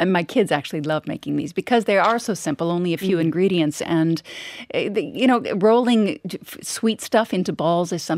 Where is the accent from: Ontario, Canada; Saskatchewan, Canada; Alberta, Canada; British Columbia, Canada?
British Columbia, Canada; Vancouver; born there; I was born in Vancouver, so these are so common in Canada